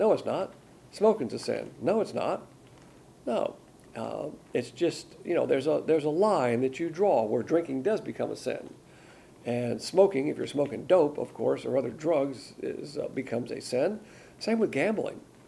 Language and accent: English; the South, United States; As a Southerner, you know, I have a system of a code of ethics